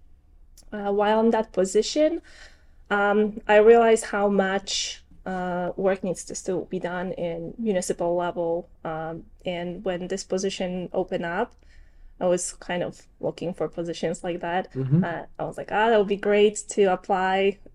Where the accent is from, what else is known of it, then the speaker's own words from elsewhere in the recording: Poland; now in Shrewsbury, United States; So I came to this country about 15 years ago. I'm originally from Poland, where I was born and grew up. And I've been living in Shrewsbury since 2013, so almost 11 years. So most of my life in US has been in Shrewsbury.